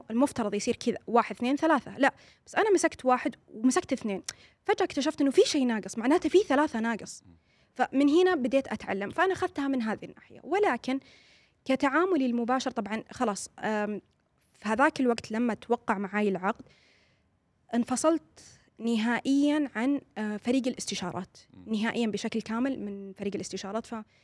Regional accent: Saudi Arabia; ولكن أنا سعودية وفي بلدي، ما أجي أشتغل تحتك

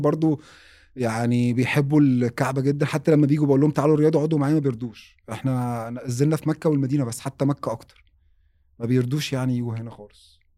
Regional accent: Alexandria, Alexandria Governorate, Egypt; moved away as an adult; now in Riyadh, Saudi Arabia; حتى ساعتها الشركه كانت حاجزه لي على القاهره مع ان انا من اسكندريه

